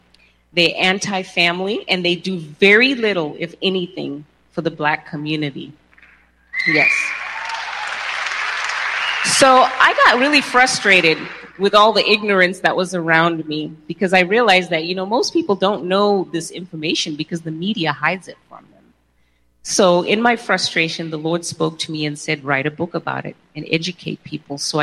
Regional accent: Zimbabwe; now in United States; as a little girl growing up in Zimbabwe

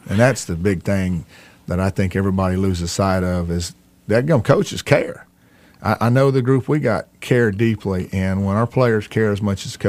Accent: Oklahoma, United States; I'm from Oklahoma.

